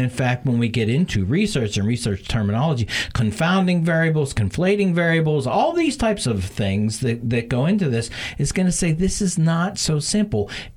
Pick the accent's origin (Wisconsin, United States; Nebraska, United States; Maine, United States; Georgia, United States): Wisconsin, United States; And in my home state of Wisconsin, that's not just the Walker Republicans.